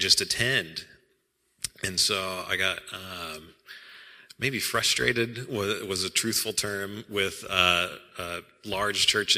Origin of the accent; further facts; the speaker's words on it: Omaha, Nebraska, United States; So I grew up in Omaha